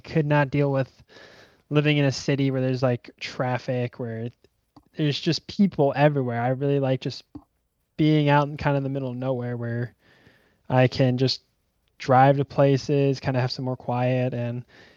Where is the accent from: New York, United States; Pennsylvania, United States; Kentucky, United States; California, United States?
Pennsylvania, United States; Lancaster; I'm originally from the Amish country of Lancaster, Pennsylvania. Grew up surrounded by Amish people. I wasn't Amish, but just Amish farms everywhere.